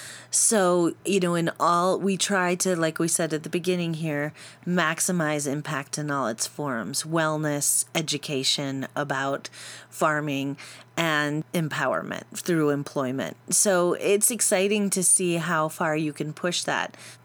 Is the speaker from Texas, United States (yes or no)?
no; Michigan, United States; Well, I grew up in Michigan and outside of Detroit